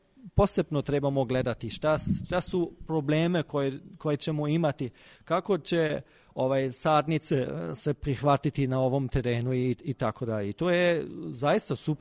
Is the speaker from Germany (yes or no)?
yes; Germany; Serbian is a second language; now in Serbia; ja kao Nemac moram primetiti da ovde u Srbiji ima veliki disciplina što se tiče kraja radnog vremena.